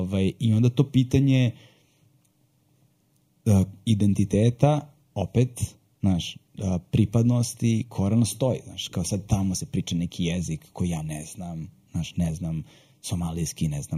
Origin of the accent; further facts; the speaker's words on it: Serbia; born there; Iz Jugoslavije, ja sam rođen u Socijalističkoj federativnoj republici Jugoslavije 82. godine, iz Somalije, iz koje je moj otac, majka iz Jugoslavije, a otac iz Somalije. I kasnije Srbije